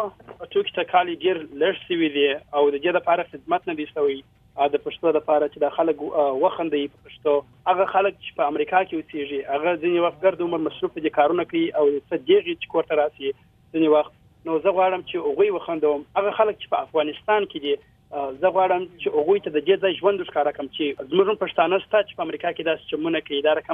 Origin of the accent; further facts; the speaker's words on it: Quetta, Balochistan, Pakistan; now in United States; زه په کوټه کې پیدا سویم. زما مور او پلار چې دي هغوی په کندهار کې پیدا سوي دي.